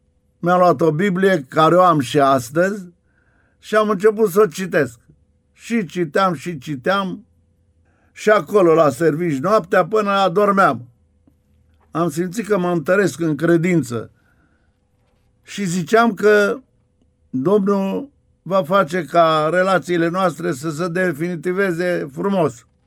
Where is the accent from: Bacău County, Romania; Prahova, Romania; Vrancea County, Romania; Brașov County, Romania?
Brașov County, Romania; Brașov; pentru că suntem din Brașov